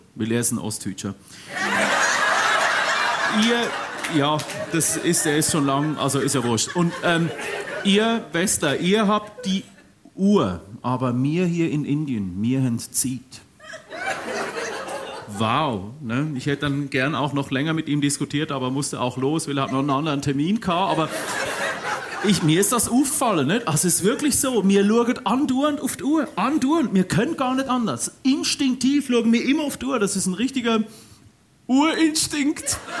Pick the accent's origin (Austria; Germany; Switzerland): Switzerland; Ennetbaden, Aargau; ich komme aus Ennet-Baden